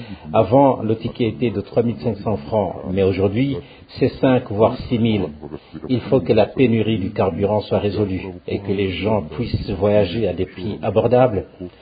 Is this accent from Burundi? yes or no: yes; Rumonge, Burundi; On s'approvisionne à Bujumbura parce qu'ici chez nous, à Rumonge, on n'en trouve pas.